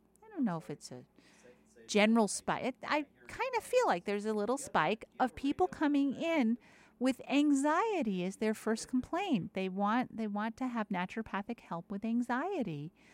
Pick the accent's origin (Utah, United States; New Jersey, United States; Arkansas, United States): New Jersey, United States; East Windsor; I'm from East. It all began in East Windsor. And they data mined me for just a Connecticut girl, just a New Jersey girl in a Connecticut world.